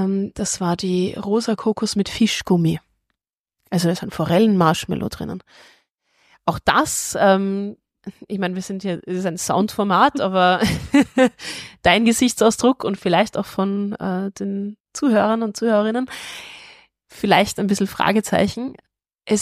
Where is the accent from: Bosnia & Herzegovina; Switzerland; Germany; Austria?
Austria; wir als Österreicher